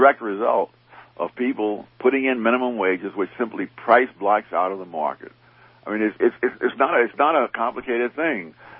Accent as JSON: {"language": "English", "town": "New York City", "region": "New York", "country": "United States", "tie": "born or raised there", "said": "It was we were poor people, much poorer than the people in Harlem or most other anywhere else today."}